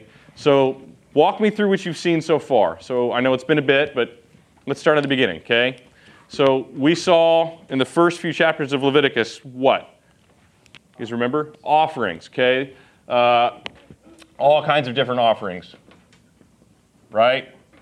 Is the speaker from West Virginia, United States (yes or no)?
no; Texas, United States; we're from Texas, I don't know if I've ever mentioned